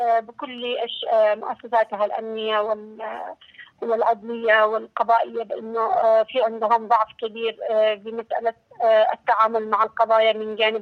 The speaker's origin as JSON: {"language": "Arabic", "country": "Yemen", "said": "عندنا في اليمن"}